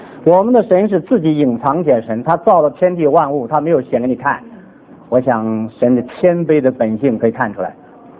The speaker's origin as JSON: {"language": "Chinese", "country": "China", "said": "那么另外这个道字啊，我们中国人写这个道字"}